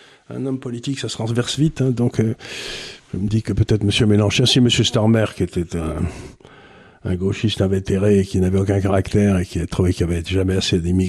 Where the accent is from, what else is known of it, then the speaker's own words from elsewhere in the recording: Aleppo, Aleppo Governorate, Syria; born there; je suis né à Alep, il y avait 50% de chrétiens à Alep en 1945. Quand je suis né en 43